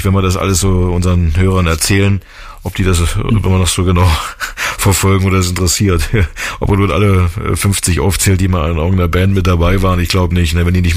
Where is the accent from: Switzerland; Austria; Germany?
Germany; East Germany; Ich bin auch Ostdeutscher